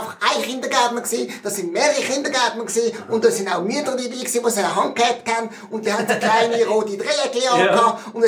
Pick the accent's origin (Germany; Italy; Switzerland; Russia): Switzerland; Ich bin Schweizer, wie sich das gehört. Ich meine, egal wo auf der Welt, bin ich sowieso Schweizer.